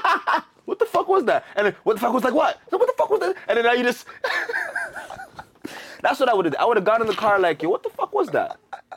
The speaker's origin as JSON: {"language": "English", "country": "Jamaica", "said": "I'm Jamaican."}